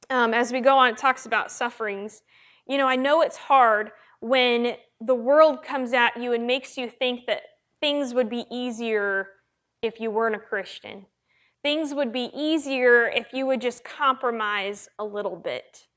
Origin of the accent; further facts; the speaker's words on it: United States; but I was born in America and I live in America and I'm American.